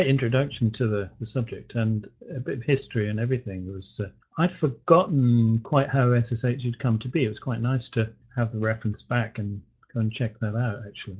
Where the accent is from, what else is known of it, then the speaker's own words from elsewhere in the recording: United Kingdom; I could say automate, but then I'm British, so there you go.